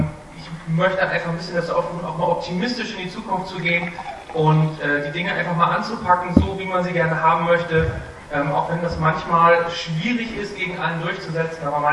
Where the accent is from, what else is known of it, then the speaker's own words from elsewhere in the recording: Northern Germany, Germany; Wir sind als Deutsche und als Norddeutsche ganz besonders immer sehr gute Schwarzseher